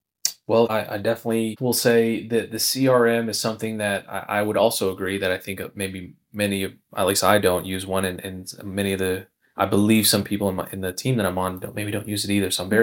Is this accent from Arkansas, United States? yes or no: yes; Arkansas, United States; I remember going to California, visiting my dad, before graduation, they'd be like, oh, you know, I'm from Arkansas.